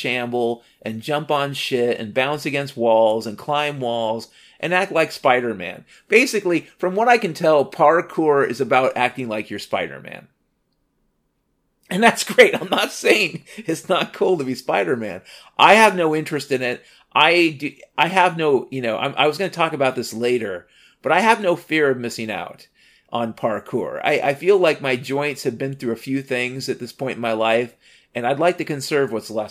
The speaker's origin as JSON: {"language": "English", "town": "Mount Vernon", "region": "Washington", "country": "United States", "tie": "born or raised there", "said": "Washington State, the place I grew up, had a feeling to it. And no, Seattle wasn't my hometown. Technically, my hometown was Mount Vernon, Washington."}